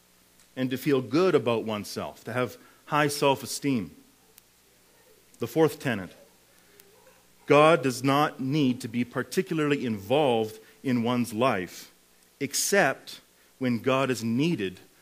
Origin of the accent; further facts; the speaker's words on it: Fort St. John, British Columbia, Canada; And I don't know, there's something about your church that reminds us of our home. We come from Fort St. John, B.C.